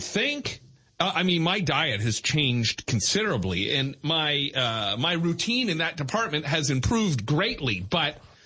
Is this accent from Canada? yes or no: yes; Ontario, Canada; Growing up in the West End, it was always a bone of contention between Brampton, Bramley, and Mississauga because it always felt like that part of Peel got everything.